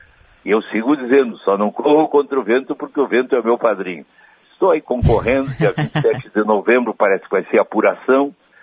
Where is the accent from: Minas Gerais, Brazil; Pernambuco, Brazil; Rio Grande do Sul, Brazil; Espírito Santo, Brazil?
Rio Grande do Sul, Brazil; Piratini; Eu vivi em Piratini, a minha infância, muito da minha infância em Piratini, ficou muito marcado